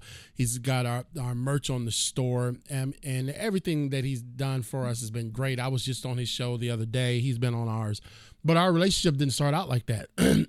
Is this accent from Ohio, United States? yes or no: yes; Ohio, United States; I'm from Ohio, so you know how us folk act.